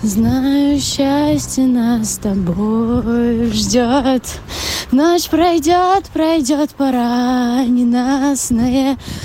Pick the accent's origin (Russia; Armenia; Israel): Russia; Moscow; я из Москвы.